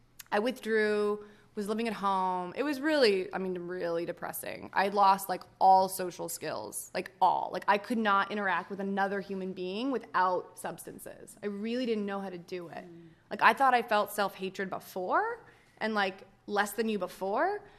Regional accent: Los Angeles, California, United States; I'm from Los Angeles, so I was back home, and went to a woman's retreat

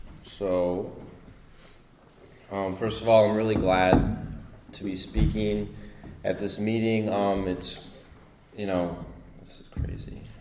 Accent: Midwest, United States; born there; I was, you know, I was born in the Midwest.

